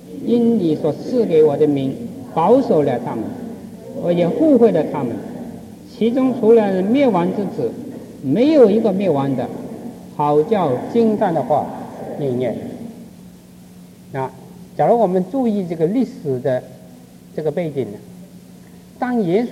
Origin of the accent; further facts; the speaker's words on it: China; 你知道我们中国人呢，这个女孩子缠脚